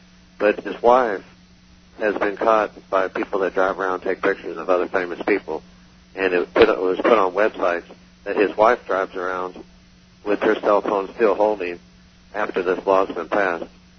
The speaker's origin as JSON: {"language": "English", "town": "Boston", "region": "Massachusetts", "country": "United States", "said": "And I come from Boston, so I know a great deal about it"}